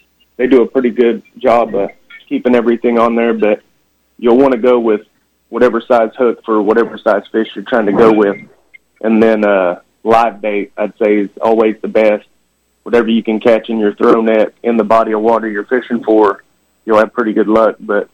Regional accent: Oklahoma, United States; I was born and raised here in Oklahoma, and I'm a citizen of the Muscogee Nation and was … I grew up on the Grand Lake of the Cherokees

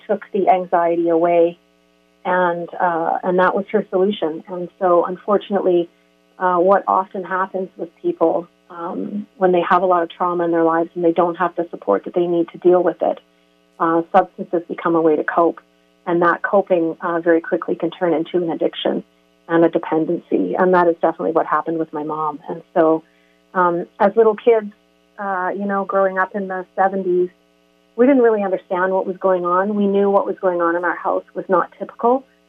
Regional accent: Calgary, Alberta, Canada; I grew up, I was born and raised in Calgary and in the 60s and 70s, and we were a pretty typical family for the time. We lived in the suburbs

